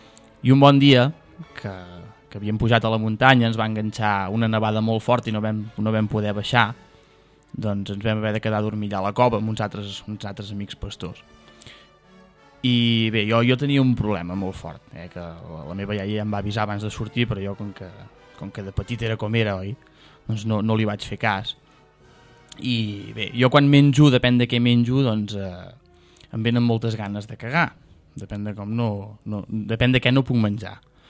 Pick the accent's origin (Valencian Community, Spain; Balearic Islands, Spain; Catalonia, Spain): Catalonia, Spain; vaig néixer en una masia recòndita d'aquí de Catalunya. Soc català